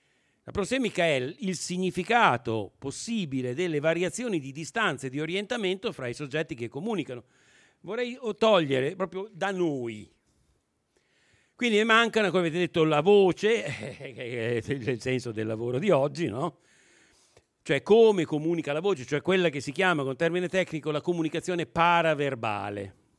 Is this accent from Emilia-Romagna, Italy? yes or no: yes; Bologna, Emilia-Romagna, Italy; Io sono bolognese, quindi il mio Veneto fa schifo, ma con voi genovesi può passare